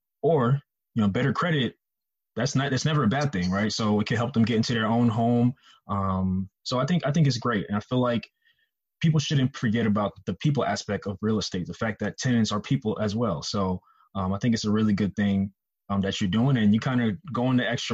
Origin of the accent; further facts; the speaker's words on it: New York, United States; We're from New York.